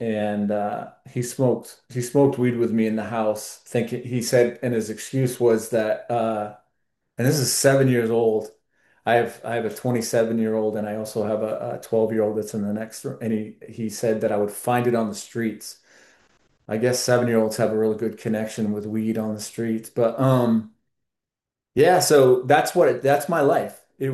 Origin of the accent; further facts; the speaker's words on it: Vermont, United States; I grew up in Vermont. I mean, I kind of traveled around, but I grew up in Vermont